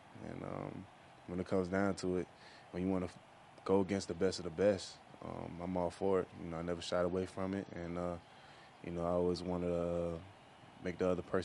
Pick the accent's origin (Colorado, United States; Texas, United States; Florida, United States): Florida, United States; Miami; You know, I mean, I've been a city guy all my life. I'm born and raised in Miami. Been there 25 years.